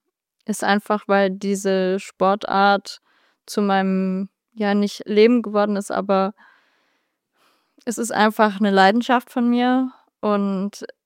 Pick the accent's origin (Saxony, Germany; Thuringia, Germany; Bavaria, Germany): Saxony, Germany; Breitenbrunn; Ja, das ist von Breitenbrunn, wo ich herkomme.